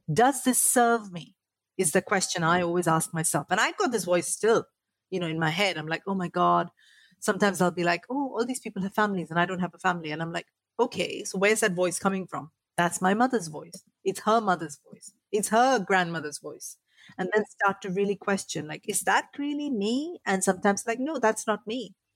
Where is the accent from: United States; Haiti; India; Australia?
India; now in United Kingdom; my experiences growing up in India, coming to the UK, navigating these two cultures